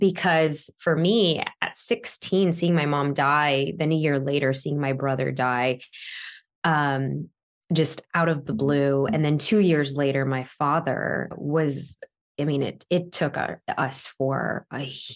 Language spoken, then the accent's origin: English; Chicago, Illinois, United States; having grown up in an immigrant household, my parents, for context, we grew up in Chicago, but for context, they were from, you know, my dad was from India, my mom was from the Philippines.